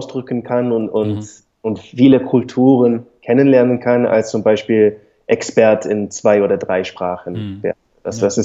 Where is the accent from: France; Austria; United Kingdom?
United Kingdom; England; accent: English; German is a second language; Für mich aber als Engländer mit deutlichem englischen Akzent ist es eher schwieriger zu sagen, ich verstehe dein Englisch nicht.